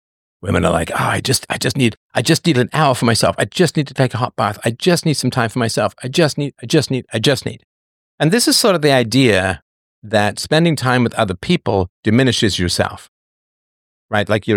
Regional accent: Toronto, Ontario, Canada; Of course, I grew up in Toronto from the age of 11 onwards. I went away when I was 18 to work.

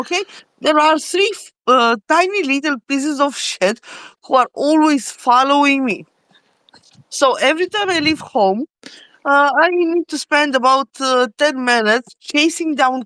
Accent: China; now in Scotland, United Kingdom; I live in Scotland, and I came here from China.

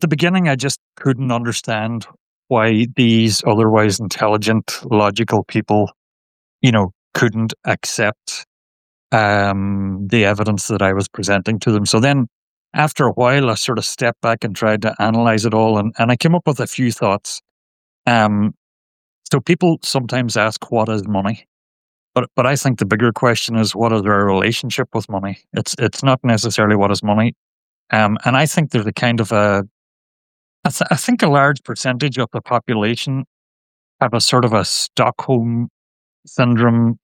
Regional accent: Ireland; now in New York, United States; So as you can probably guess, I'm Irish, but I've been living in New York for 10 years.

